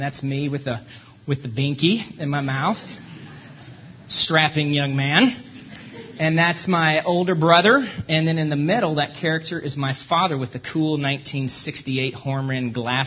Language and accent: English; Fort Worth, Texas, United States; I grew up in Fort Worth, Texas, and so that was in the days when the Dallas Cowboys really were America's team